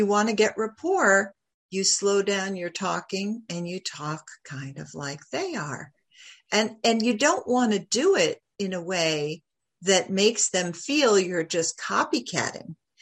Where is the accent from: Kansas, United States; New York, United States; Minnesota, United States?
New York, United States; now in Sarasota, United States; I'm a New Yorker through and through, mm-hmm. born and raised, but I moved down to Sarasota, Florida